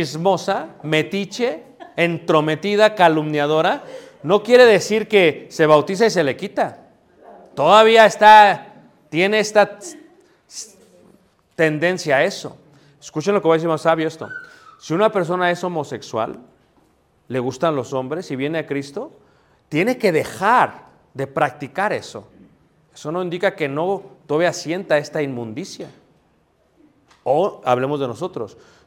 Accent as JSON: {"language": "Spanish", "town": "Coyoacán", "region": "Mexico City", "country": "Mexico", "said": "No, yo soy de Ciudad de México, de Coyoacán, hermano."}